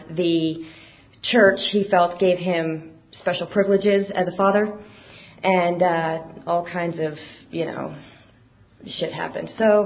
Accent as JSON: {"language": "English", "town": "Las Vegas", "region": "Nevada", "country": "United States", "said": "I am from a small town near Kansas City, Missouri. Originally from Las Vegas, Nevada. I was there for 26 years. I was born and raised in the Mormon religion"}